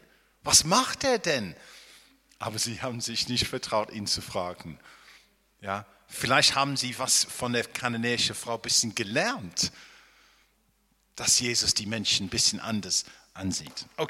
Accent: England, United Kingdom; German is a second language; Wenn ich als Engländer in Berlin komme, merke ich ab und zu, meine Weltansicht ist ein bisschen anders.

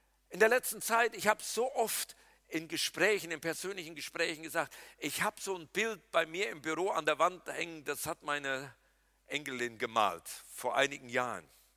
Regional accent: North Rhine-Westphalia, Germany; Ich kann mich daran erinnern, wie wir Ski gefahren sind bei uns im Siegerland.

